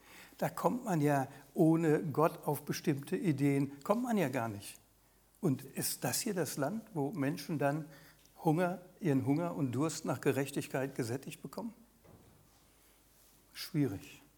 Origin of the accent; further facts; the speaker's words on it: West Germany, Germany; Als Wessi, ich glaube, als Ossi ist das noch.